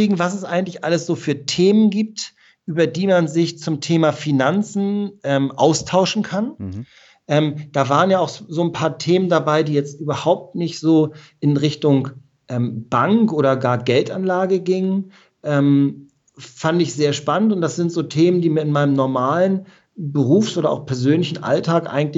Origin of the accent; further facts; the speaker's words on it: Schleswig-Holstein, Germany; Ich komme aus Schleswig-Holstein originär.